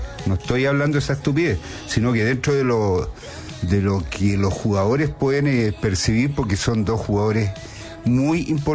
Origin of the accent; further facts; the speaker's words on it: Chile; No, soy chileno.